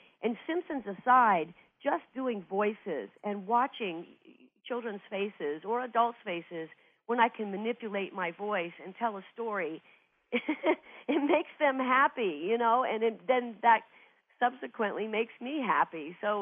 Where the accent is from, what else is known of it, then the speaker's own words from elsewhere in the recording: Ohio, United States; Number one, I was not shy growing up in Ohio, and set my sights on and found out through high school on the speech team that I could do voices.